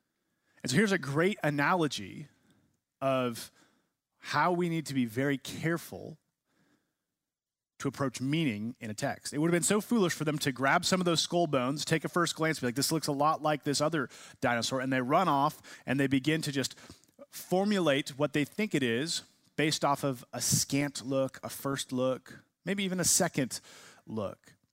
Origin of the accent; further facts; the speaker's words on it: California, United States; born there; I was born in California.